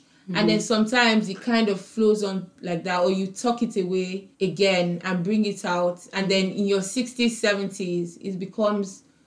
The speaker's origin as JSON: {"language": "English", "country": "Nigeria", "said": "I was kind of relating it to myself and just being in a Nigerian child in general, where religion is basically part of your upbringing"}